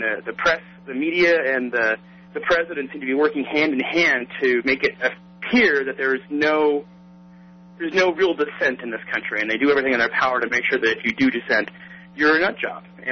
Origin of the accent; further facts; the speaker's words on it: Utah, United States; I'm originally from Utah. I just barely moved up here, and I'm finally getting Progressive Radio